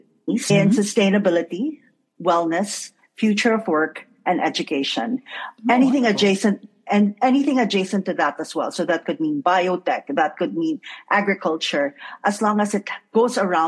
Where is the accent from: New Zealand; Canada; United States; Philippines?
Philippines; So I grew up in the Philippines. I still live there. I'm a Filipino citizen.